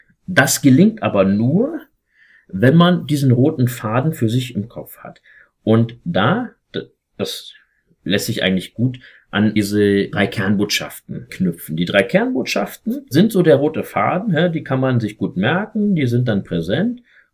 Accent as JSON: {"language": "German", "country": "Germany", "tie": "born or raised there", "said": "Also ich bin selber in der DDR noch ein bisschen aufgewachsen bis zur dritten Klasse"}